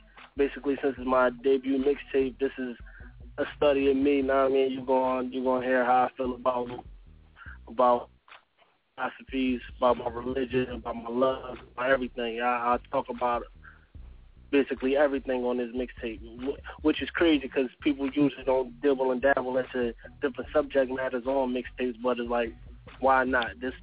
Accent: Philadelphia, Pennsylvania, United States; Well, as you know … I'm from Philadelphia.

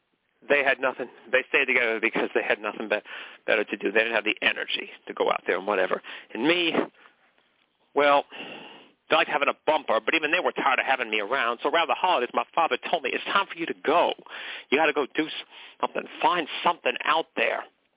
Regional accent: McKinleyville, California, United States; I used to live in McKinleyville, California. That was my hometown.

